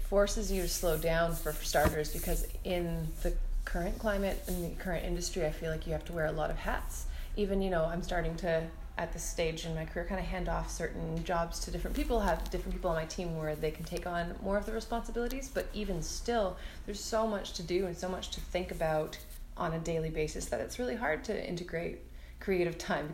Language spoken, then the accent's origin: English; Ontario, Canada; I'm from here originally. Like, I was born in Scarborough. We moved all over Ontario a lot when I was younger. And a lot of my family's still out here.